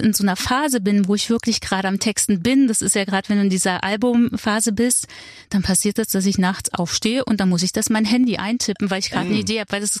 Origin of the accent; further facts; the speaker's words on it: Cottbus, Brandenburg, Germany; Ich bin ja in Cottbus geboren, aufgewachsen und dadurch habe ich ja viel Zeit in Berlin verbracht.